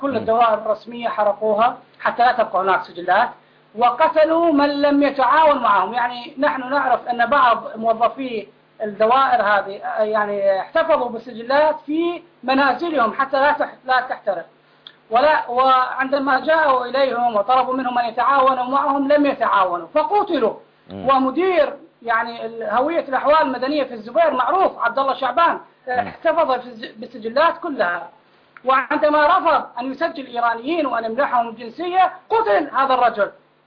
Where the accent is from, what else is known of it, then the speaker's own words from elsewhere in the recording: Basra, Basra Governorate, Iraq; كل الوجوه الموجودة الآن غريبة لا نعرفها نحن أبناء البصرة